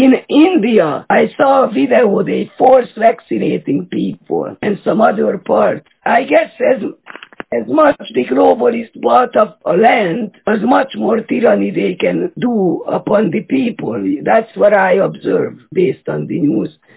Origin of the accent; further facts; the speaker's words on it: Hungary; English is a second language; now in Canada; No, I'm from Hungary. I've been in Canada since 1987.